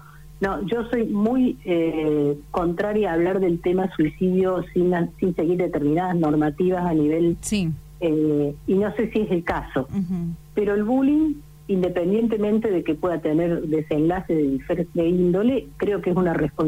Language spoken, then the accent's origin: Spanish; Córdoba, Argentina; now in Buenos Aires, Argentina; Yo soy cordobesa.